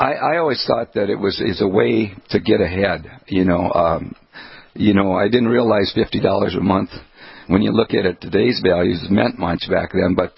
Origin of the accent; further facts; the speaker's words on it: Daisy, North Dakota, United States; I grew up in Daisy, North Dakota, we had a family of six children, and my dad and my mom